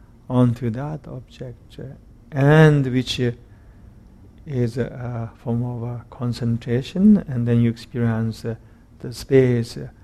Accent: Tibet, China; Recently, I couldn't reach into Tibet, my hometown.

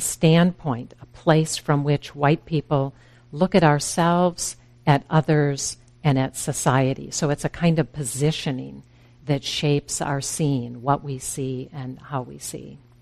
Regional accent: Wisconsin, United States; I remember I grew up in Wisconsin out in the country

